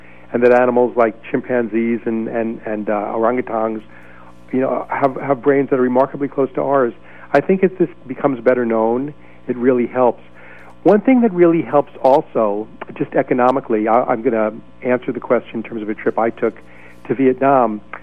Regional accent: Oakland, California, United States; you could just say, I'm from San Francisco, or in my case, I'm from Oakland.

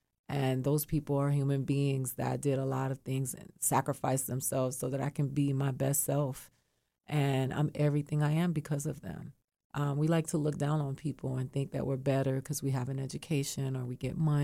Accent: Miami, Florida, United States; So who I am is … from Alapata, Miami.

